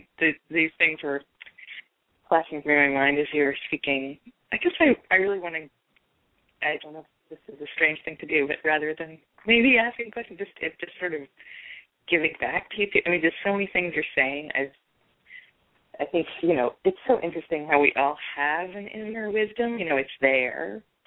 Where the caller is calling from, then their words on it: New York, United States; Yeah. I'm calling from New York.